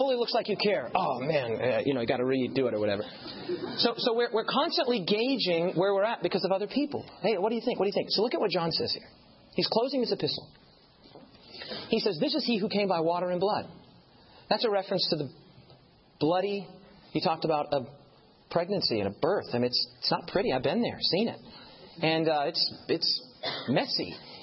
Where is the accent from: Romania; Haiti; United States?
United States; So I was like, no, I'm from the States.